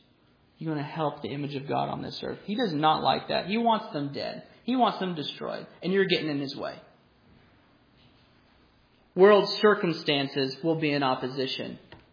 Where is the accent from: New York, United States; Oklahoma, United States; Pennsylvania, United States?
Oklahoma, United States; also born or lived in Missouri; now in Alaska, United States; We're from Oklahoma and Missouri. We get 2 inches, maybe, and it's gone like the next day. So we know nothing of driving in the snow.